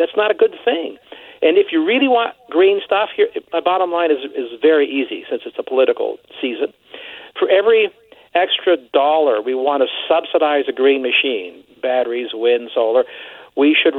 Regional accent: Canada; I'm Canadian.

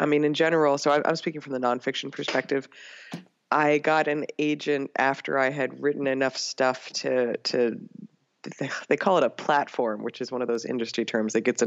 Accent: New York, United States; And I grew up in New York, and many of the prep schools there require you to take Latin, and most kids suck at Latin.

